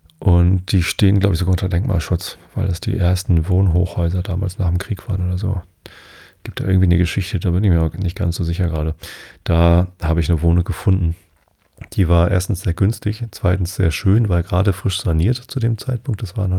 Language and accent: German; Hamburg, Germany; Ich selbst habe ja mein Leben lang hier in der Umgebung von Hamburg gelebt. Ich bin in Harburg geboren, also im Stadtteil Harburg.